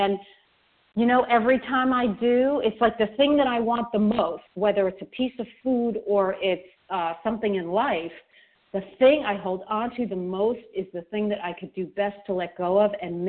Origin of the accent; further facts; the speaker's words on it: New York City, New York, United States; from New York City.